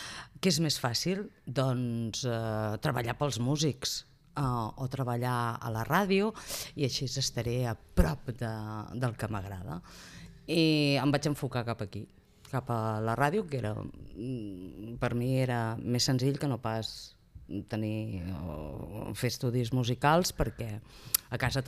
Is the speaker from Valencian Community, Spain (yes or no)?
no; Sabadell, Catalonia, Spain; Jo soc de Sabadell, porto la seva al clatell